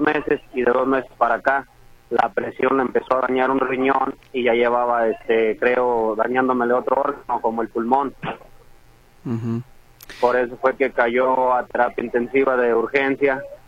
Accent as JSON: {"language": "Spanish", "town": "Jiquilpan", "region": "Michoacán", "country": "Mexico", "said": "Yo soy de Jiquilpan, Michoacán."}